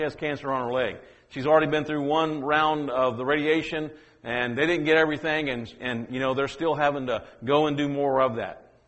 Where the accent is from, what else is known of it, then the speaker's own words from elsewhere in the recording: Louisiana, United States; Now, I don't know, I'm originally from Louisiana, and so when we say, we don't just say sing, we say sang.